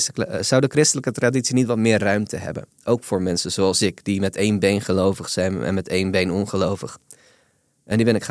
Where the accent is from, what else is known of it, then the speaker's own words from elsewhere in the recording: Randstad, Netherlands; Ik kom uit de Randstad. Ik sta vaak voor randstedelingen.